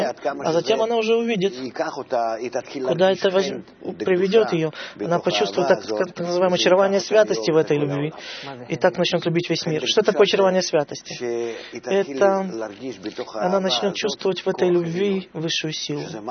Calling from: Beersheba, Southern District, Israel; я из Бер-Шева.

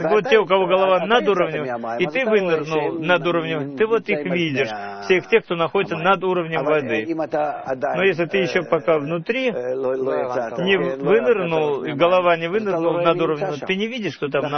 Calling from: Beit Shemesh, Jerusalem District, Israel; из Бет-Шемеша.

